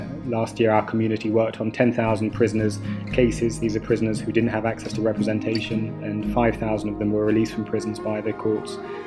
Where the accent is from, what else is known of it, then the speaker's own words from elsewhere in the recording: London, United Kingdom; moved away as an adult; I'm British, I grew up in London, but when I was 18, I went to Uganda